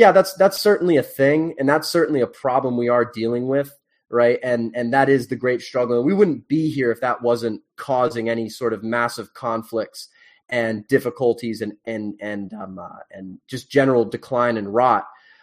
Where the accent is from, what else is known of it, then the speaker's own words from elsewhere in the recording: Virginia, United States; I'm from Virginia, for those of you who don't know. The oldest and longest settled state in the United States.